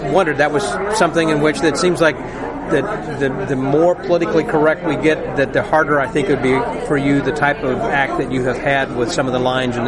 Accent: Houston, Texas, United States; I'm from Houston. I didn't follow it.

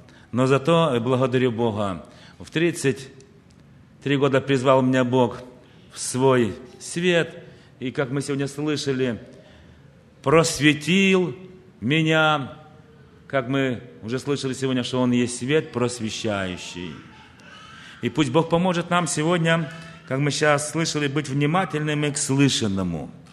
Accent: Obreja, Bălți, Moldova; А я родился, такой есть под Бельцами деревня, называется Обрежа, в украинской семье, в русскую школу пошел. И знаете, у меня такая история, что много языков знаю

